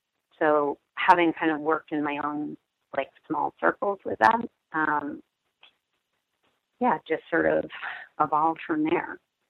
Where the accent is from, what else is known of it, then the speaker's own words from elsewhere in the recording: New York City, New York, United States; also born or lived in Oakland; now in Seattle, United States; So I grew up in New York City, and then I was sort of bounced around a little, and then went to school in the Bay Area, lived in Oakland for a while, and then moved to Seattle 10 years ago.